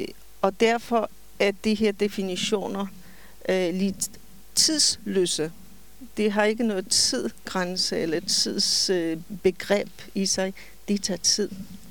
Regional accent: Poland; Danish is a second language; moved away as an adult; now in Denmark; Polen, som var mit hjemland. Jeg kom alene, og det betød, at jeg skulle sige farvel til min familie.

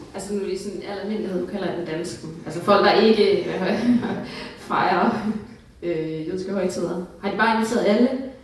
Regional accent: West Jutland, Denmark; noget af det, som jeg husker fra min barndom der i Vestjylland

